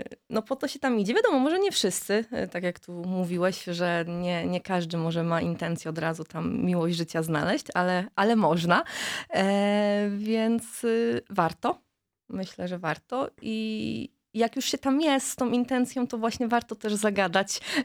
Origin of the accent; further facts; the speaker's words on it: Wrocław, Lower Silesian Voivodeship, Poland; Sami jesteśmy z Wrocławia